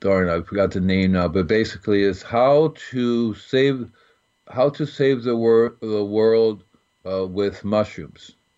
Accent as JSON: {"language": "English", "town": "Homestead", "region": "Florida", "country": "United States", "tie": "born or raised there", "said": "So I'm from Florida, see? So from Florida, I started making compost early because it's really easy to do. I'm in South Florida and Homestead, right? My early youth"}